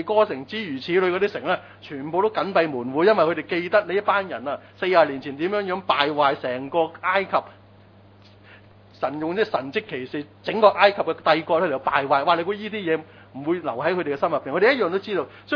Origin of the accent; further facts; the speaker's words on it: Hong Kong; 我們香港人真的很多很勞氣啊！